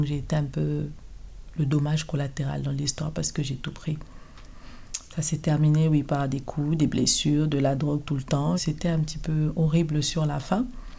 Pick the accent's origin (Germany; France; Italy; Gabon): Gabon; Libreville, Estuaire; moved away; Je suis gabonaise de base. Je suis jeune de Libreville, précisément. Donc, je suis arrivée ici il y a 5 ans pour des problèmes de santé.